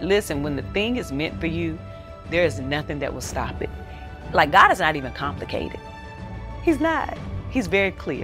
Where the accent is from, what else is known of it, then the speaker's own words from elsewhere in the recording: Eden, North Carolina, United States; I'm enough just as I am from Eden, North Carolina.